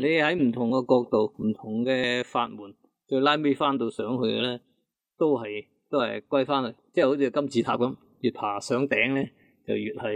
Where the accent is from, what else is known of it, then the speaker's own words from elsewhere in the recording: China; 即系我哋中国人咧历来咧就即系崇尚儒学，吸纳埋佛家咧